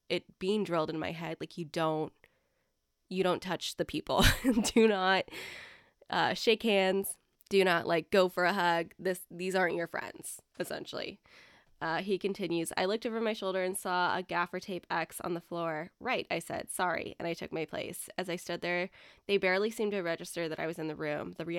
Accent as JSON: {"language": "English", "region": "England", "country": "United Kingdom", "said": "from England."}